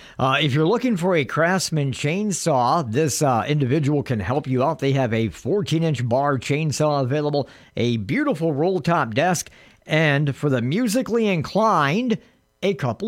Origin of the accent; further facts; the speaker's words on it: United States; It makes me yearn for the old country. Even though I'm American, love the accent.